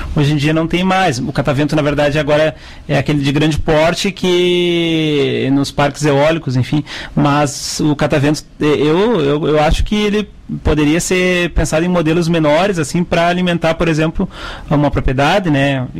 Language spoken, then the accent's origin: Portuguese; Caçapava do Sul, Rio Grande do Sul, Brazil; eu sou de Caçapava, meu pai sempre plantou mugango, né?